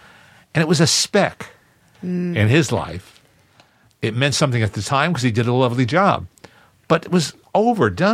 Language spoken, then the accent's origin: English; New Jersey, United States; also born or lived in New York; I grew up in New Jersey, New York and New Jersey.